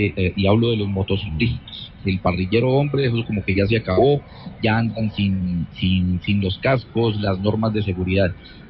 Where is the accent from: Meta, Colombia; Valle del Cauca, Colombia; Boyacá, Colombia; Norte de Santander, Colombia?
Valle del Cauca, Colombia; Cali; now in Tuluá, Colombia; Yo soy caleño, nacido, criado en Cali, y pues en este momento me encuentro en Tuluá, pero voy siempre cada 8 días a ver a mi madre, a esos lados.